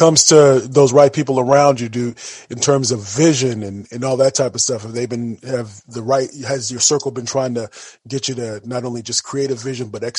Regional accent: California, United States; I got family in California. I'm originally from California.

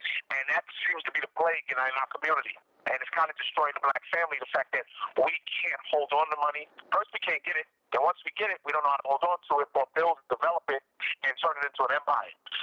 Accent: Brooklyn, New York, United States; And we're from Bed-Stuy … from our hood in Brooklyn.

